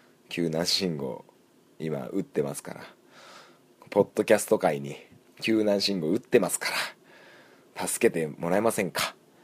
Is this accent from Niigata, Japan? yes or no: yes; Sanjo, Niigata, Japan; あの地元の新潟県三条市のね